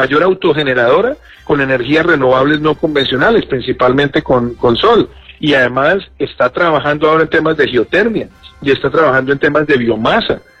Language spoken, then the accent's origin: Spanish; Colombia; Yo lo que creo como colombiano, mi preocupación hoy como colombiano